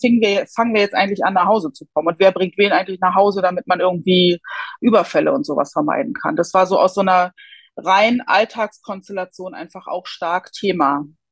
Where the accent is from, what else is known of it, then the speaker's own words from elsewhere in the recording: Brandenburg, Germany; born there; Ich bin in der Uckermark geboren und gerade die Jahre der Transformation, also die Wendejahre, waren schon für mich sehr prägend.